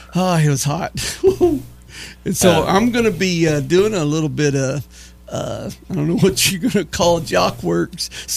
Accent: Elk City, Oklahoma, United States; I was born and raised here in Elk City, and I remember going to it when all the Butler brothers were actually alive back in the 60s and 70s

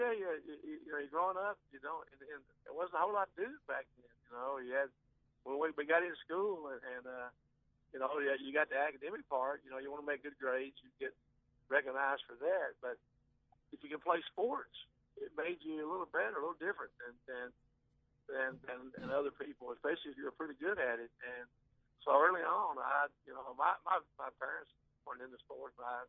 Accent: Ages, Kentucky, United States; yeah, I'm from Harlan County. I grew up in Ages, a little community, Ages Brookside, coal mining was the life around there for everybody.

